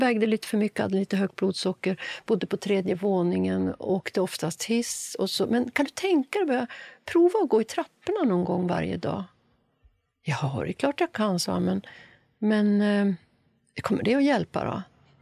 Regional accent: Sweden; born there; Och också tacksam över att jag är född i Sverige. Kunde flytta till Stockholm

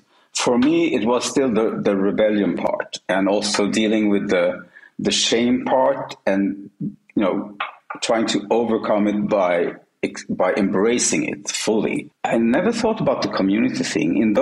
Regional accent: Sweden; You know, growing up in Sweden, and I think the same for the rest of Europe, you didn't have all these channels that we have today. In Sweden, we had two channels

